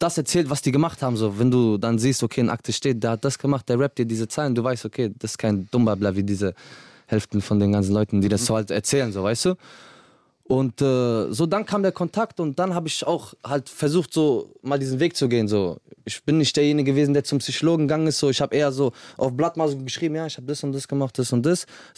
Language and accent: German; Casablanca, Morocco; also born or lived in Agadir; Ich komme aus Casablanca und Agadir, deswegen